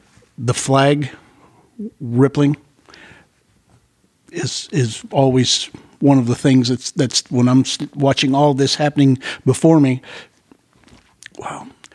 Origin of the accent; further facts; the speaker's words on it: Dayton, Ohio, United States; born there; now in Mooresville, United States; I was born in Dayton, Ohio, Wright Pad Air Force Base.